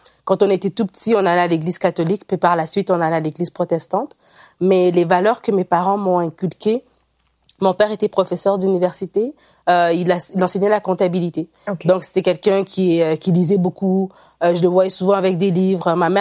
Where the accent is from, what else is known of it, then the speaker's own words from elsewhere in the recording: Libreville, Estuaire, Gabon; moi, je suis née au Gabon, à Libreville, et mes parents, ils habitaient là. C'est comme ça que moi et mes frères, on est là-bas avec ma sœur.